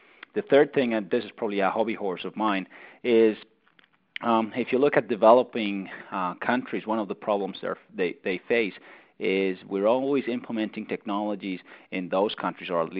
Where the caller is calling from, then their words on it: Australia; I'm calling you from Australia, so I guess I'm one of the listeners from furthest away.